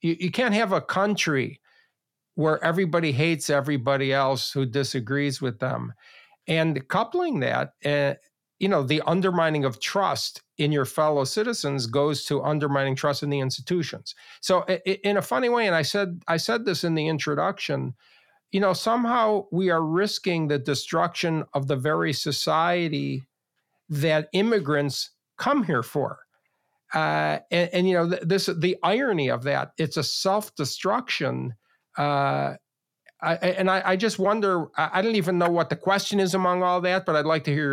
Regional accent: Chicago, Illinois, United States; I grew up in Chicago in a low-income family, basically, a very working, lower working class, I would say, socioeconomically.

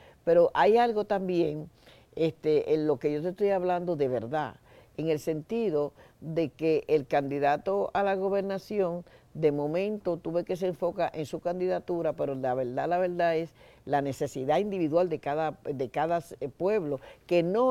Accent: Dominican Republic; now in Moca, Puerto Rico; pues desde que llegué de República Dominicana estoy viviendo en el Pueblo de Moca, aunque me he desarrollado mucho entre Aguadilla y Lares en cuanto a lo que tiene que ver con los medios de comunicación.

